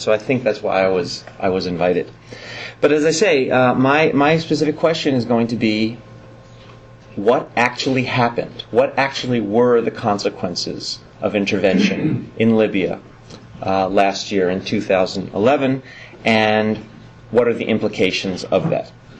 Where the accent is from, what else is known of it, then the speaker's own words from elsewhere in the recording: New York, United States; So as I'm originally from New York